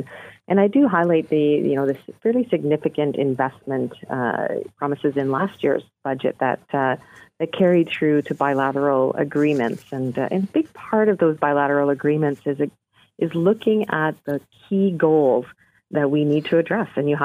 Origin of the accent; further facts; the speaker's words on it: British Columbia, Canada; And I just because I'm from British Columbia, I'll give you a BC example.